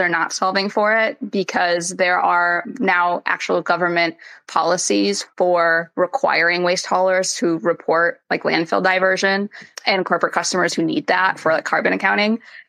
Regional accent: Wisconsin, United States; I'm from Wisconsin and, you know, it's the Midwest area. I previously was working in New York, but I kind of came back home here.

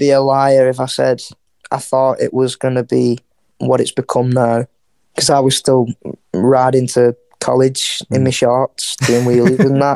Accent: Wigan, North West England, United Kingdom; obviously we're from Wigan. It's like a small little town and that.

